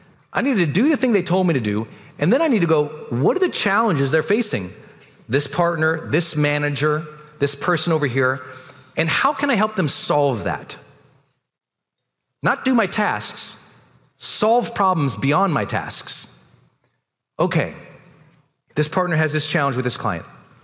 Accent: Montana, United States; And I was a cog from Montana, so no one valued me.

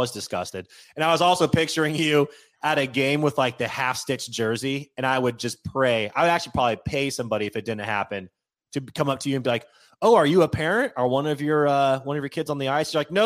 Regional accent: California, United States; Yeah, we're from the Bay Area.

